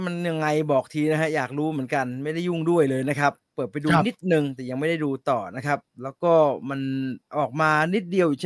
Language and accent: Thai; Chiang Mai, Thailand; คนเล่นผมมาจากเชียงใหม่ผมเพิ่งรู้ตอนเมื่อก่อนอยู่เชียงใหม่ก็เล่นเสร็จตอนเย็นๆนั่นแหละ